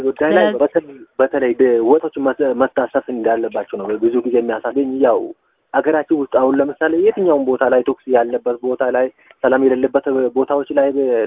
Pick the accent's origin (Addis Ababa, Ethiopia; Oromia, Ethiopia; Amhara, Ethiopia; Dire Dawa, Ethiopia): Oromia, Ethiopia; born there; ለምሳሌ እኔ የተወለድኩበት ቦታ ገጠር ነው። ከወለጋ ነው የተወለድኩት።